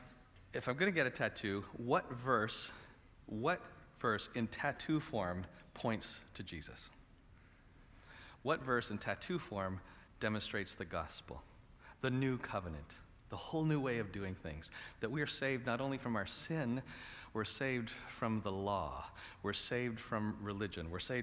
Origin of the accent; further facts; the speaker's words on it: Canada; Because I'm a Canadian.